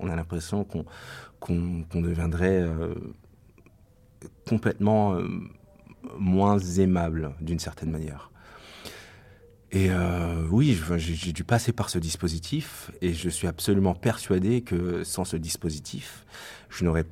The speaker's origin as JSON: {"language": "French", "town": "Paris", "region": "Île-de-France", "country": "France", "said": "je suis parisien, j'ai 31 ans."}